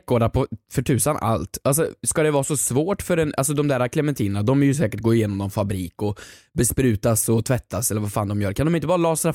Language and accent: Swedish; Värmland, Sweden; alla jävla raggare hemma i Värmland